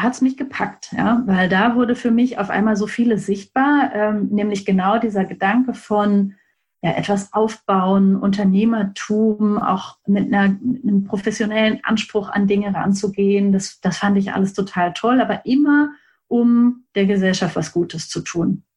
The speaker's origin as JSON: {"language": "German", "region": "North Rhine-Westphalia", "country": "Germany", "said": "Ich komme aus Ostwestfalen. Ich habe in Bielefeld mein Abitur gemacht. Ich hatte das Glück, mal ein Jahr lang in Wichita, Kansas zu leben"}